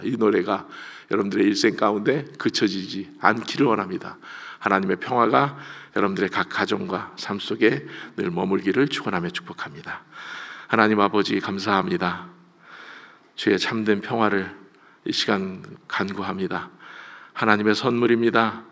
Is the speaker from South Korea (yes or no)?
yes; Anseong, Gyeonggi Province, South Korea; 저는 시골 학교에서 안성에서 자라서